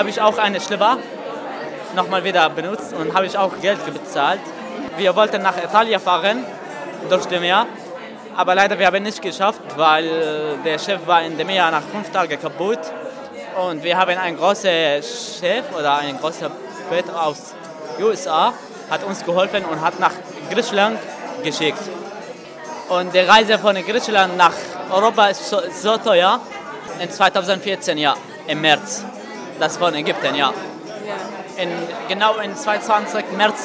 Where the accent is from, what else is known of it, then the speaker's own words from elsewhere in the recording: Syria; German is a second language; now in Germany; ich komme aus Syrien.